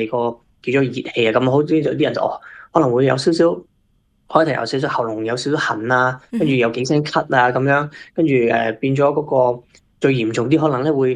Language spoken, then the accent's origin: Cantonese; Guangdong, China; 好似我自己相信好似我哋尤其啲广东人啦我哋南方人啦